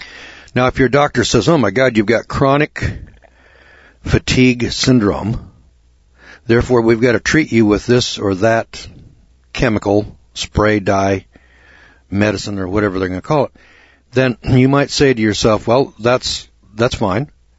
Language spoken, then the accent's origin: English; United States; I'm an American. I live in America, the land of the free, the home of the brave, where we have clean food, clean water.